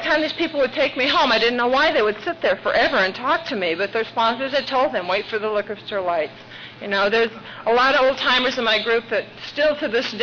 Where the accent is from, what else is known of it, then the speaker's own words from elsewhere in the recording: Iowa, United States; I had looked for the mothership for years growing up in the Iowa skies.